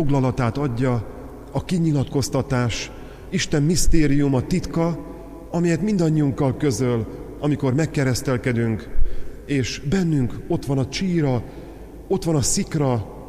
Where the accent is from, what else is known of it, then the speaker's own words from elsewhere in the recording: Budapest, Hungary; born there; mi már itt születtünk Óbudán, és itt kezdtük el tanulmányainkat.